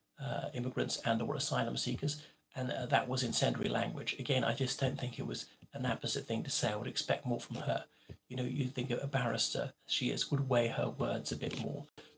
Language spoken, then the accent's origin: English; United Kingdom; So I'm a Briton, a born Briton, though I'm also an Irish citizen.